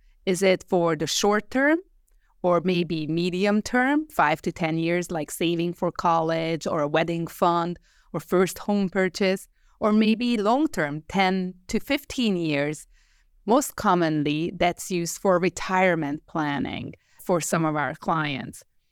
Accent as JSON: {"language": "English", "country": "Hungary", "tie": "born or raised there", "moved": "as an adult", "lives_now": "New York, United States", "said": "So I was born and raised in Hungary, but when I moved to New York in my early 20s, two things happened."}